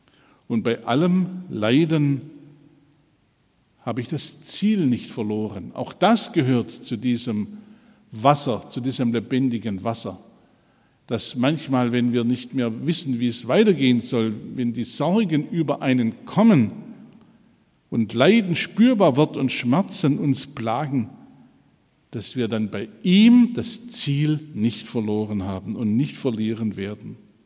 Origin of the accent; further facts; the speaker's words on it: Baden-Württemberg, Germany; als Schwabe hat mich das sofort angesprochen